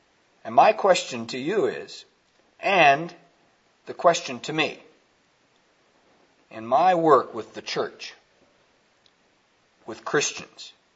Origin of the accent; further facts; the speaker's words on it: Pekin, Illinois, United States; Let me give you a story of two churches in Pekin, Illinois, my hometown, 20 years ago, over 20 years, probably 25 years ago.